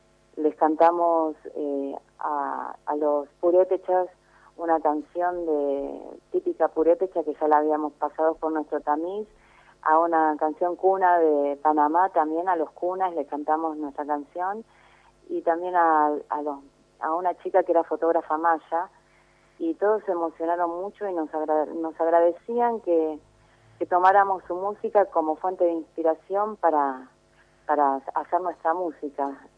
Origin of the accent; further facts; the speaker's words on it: Argentina; nosotros nacimos acá en la Argentina, nos formamos en universidades de acá y nuestra formación es musical europea y además abrevamos de la música popular nuestra.